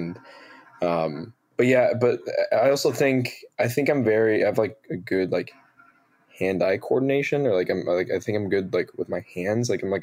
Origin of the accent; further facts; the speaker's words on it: Oregon, United States; I grew up in near Portland, Oregon, and it was like a lot of, you know, white kids.